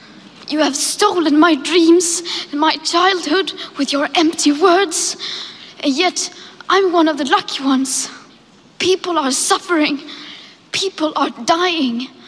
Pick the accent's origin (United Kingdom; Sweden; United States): Sweden; English is a second language; I am from Sweden, it's a small country, and there it is the same argument.